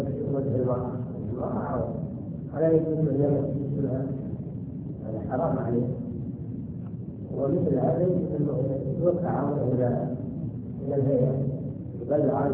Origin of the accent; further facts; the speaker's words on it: Riyadh, Riyadh Province, Saudi Arabia; نزل على بلدنا الرياض